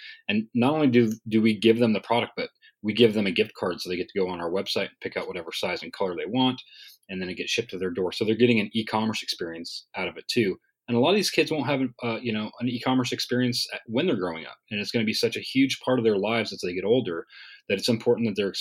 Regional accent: Montana, United States; I grew up in Montana, and so I'm a big outdoor guy.

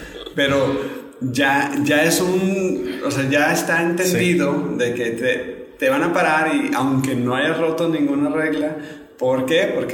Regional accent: Mexico; lo mal y lo avergonzado que me siento como mexicano

